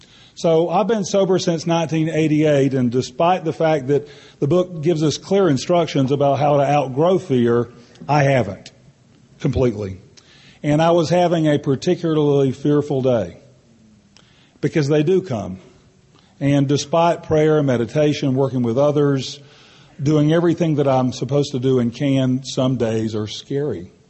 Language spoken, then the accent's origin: English; Huntsville, Alabama, United States; I'm from Huntsville, Alabama, the fellowship group there.